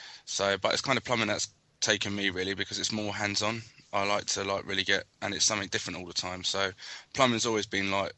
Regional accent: Luton, East of England, United Kingdom; I'm from Luton, and I'm on week two of my plumbing course.

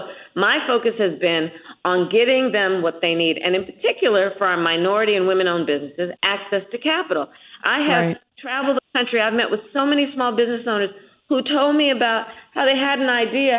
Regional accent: California, United States; So everything from hurricanes to floods, my home state of California, droughts, and also floods, right?

